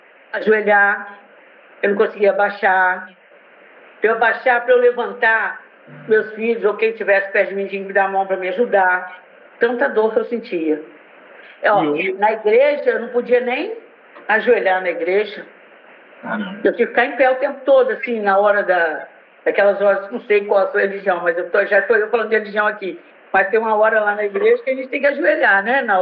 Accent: Muqui, Espírito Santo, Brazil; tenho 66 anos, sou natural de Muqui, Espírito Santo, e sou produtora rural e aposentada.

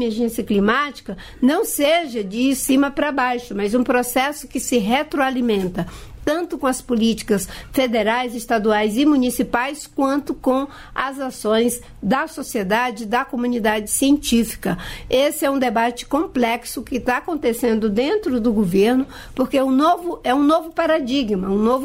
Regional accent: Acre, Brazil; born there; Eu sou acriana, nasci no estado do Acre

